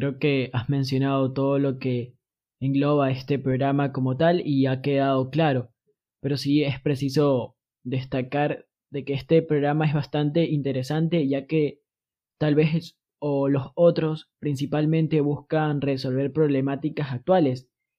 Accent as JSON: {"language": "Spanish", "town": "Portoviejo", "region": "Manabí", "country": "Ecuador", "said": "los dos somos de Ecuador, pero tú eres de Cuenca y yo soy de Puerto Viejo. y tenemos un acento totalmente distinto"}